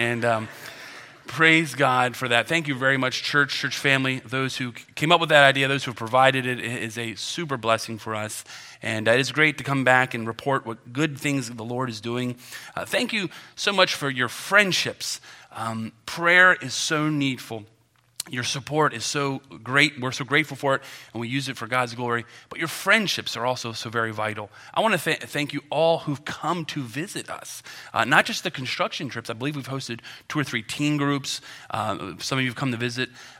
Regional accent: Martinsburg, West Virginia, United States; moved away as an adult; I came here from West Virginia. I grew up in Martinsburg, West Virginia, came down here in 2000

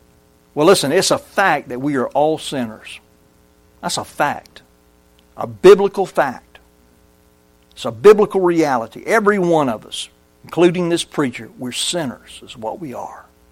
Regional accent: Brunswick, Georgia, United States; I grew up in Sterling Baptist Church in Brunswick, Georgia. Just a little country church, you know, out there on the outskirts of Brunswick. And a little community called Sterling.

